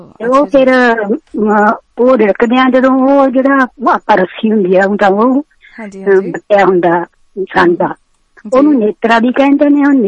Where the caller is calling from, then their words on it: New York, United States; New York ਤੋਂ ਬੋਲਦੇ ਹਾਂ